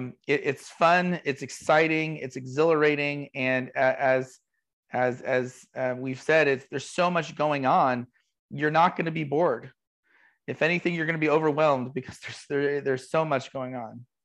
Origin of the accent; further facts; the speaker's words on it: Oregon, United States; now in South Carolina, United States; Well, I'm from Oregon, even though I live in South Carolina right now. I'm from Oregon.